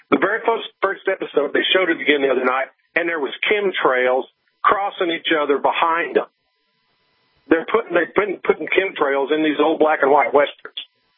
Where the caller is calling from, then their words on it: Knoxville, Tennessee, United States; And I'm calling from Knoxville, and I saw the other day where our mayor, Madeline Ruggiero, wants Knoxville to be a sanctuary city, and we have to fight it.